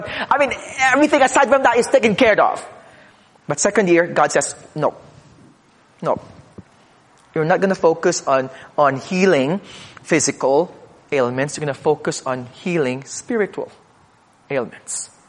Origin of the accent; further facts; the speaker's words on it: Philippines; As a Filipino, you don't know what it means, dearly beloved.